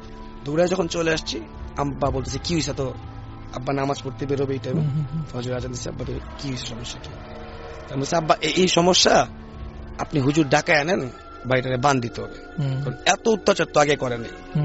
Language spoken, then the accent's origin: Bangla; Brahmanbaria, Chittagong Division, Bangladesh; আমাদের বাড়ি ঠিক এক কোনায় পড়েছে হচ্ছে পঞ্চবটি, একটা জায়গা যেটা ব্রাহ্মণবাড়িয়াতে বিখ্যাত।